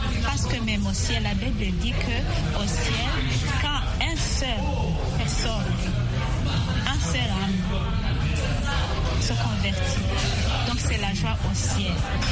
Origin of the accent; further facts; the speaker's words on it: Burundi; Oui, je suis burundaise.